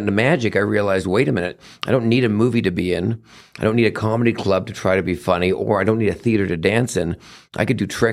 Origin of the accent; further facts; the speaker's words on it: Vancouver, British Columbia, Canada; now in United States; I'm from Vancouver, Canada originally, so I'm Canadian. I've been in the States now about 35 years